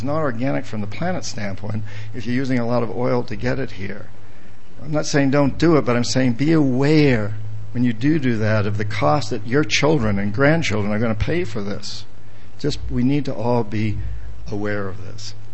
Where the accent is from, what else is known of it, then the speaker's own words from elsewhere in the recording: New Hampshire, United States; When I grew up in New Hampshire, we used to spray DDT on poison ivy until Rachel Carson, who wrote Silent Spring, taught us that that DDT was killing our fish and our birds.